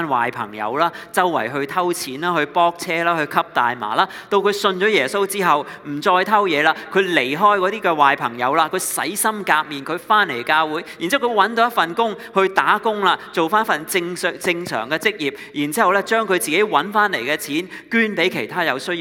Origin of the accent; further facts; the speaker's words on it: China; 我们是中国人，我们对这些东西很敏感。